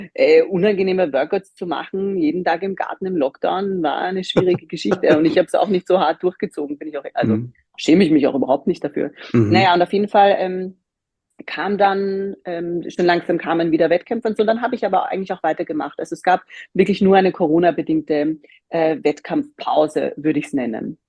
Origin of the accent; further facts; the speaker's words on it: Lower Austria, Austria; ich bin 33, bin aus Niederösterreich. Ein Bundesland, das sich wie Brandenburg um Berlin streckt sich Niederösterreich um Wien. Das heißt, ich komme ganz aus der Nähe aus Wien, lebe jetzt aber seit Februar gerade vorrangig in Berlin.